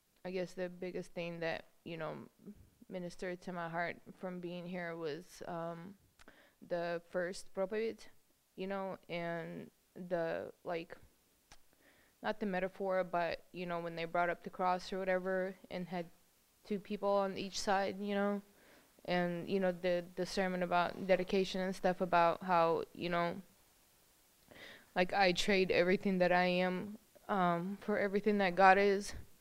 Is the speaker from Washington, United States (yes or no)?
yes; Issaquah, Washington, United States; I'm from Issaquah.